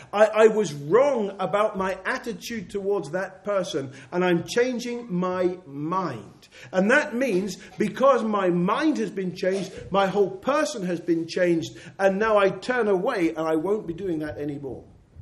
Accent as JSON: {"language": "English", "country": "United Kingdom", "said": "mostly because we're British and we like to throw tomatoes and rancid eggs at these people."}